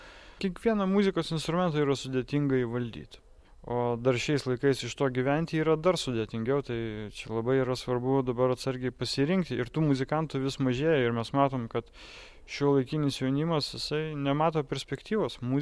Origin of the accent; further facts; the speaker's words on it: Ukmergė, Vilnius County, Lithuania; norėjau iš tikrųjų pabėgti iš Ukmergės. Ir pabėgau iš Ukmergės su šio instrumentu